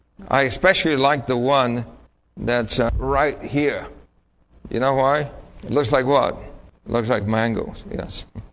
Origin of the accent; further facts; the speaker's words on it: New York City, New York, United States; If you were like myself growing up in New York City as a little boy, watching cartoons all the time